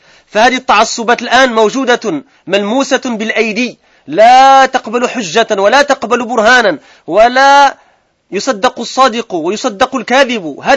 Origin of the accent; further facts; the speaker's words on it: Brussels, Brussels-Capital Region, Belgium; born there; Je suis né à Bruxelles, je suis belge depuis...